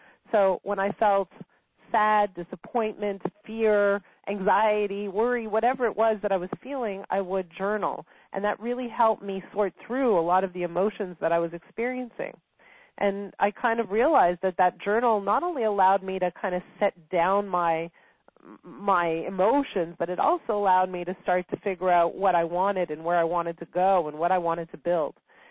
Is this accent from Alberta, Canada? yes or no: no; Montreal, Quebec, Canada; I grew up in Montreal, and I got married quite young. I got married at the age of 20